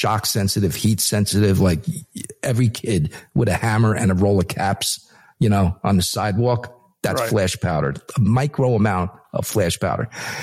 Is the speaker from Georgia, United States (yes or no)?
no; Brooklyn, New York, United States; hey, I'm from Brooklyn. It's like, I've never even seen a cornfield.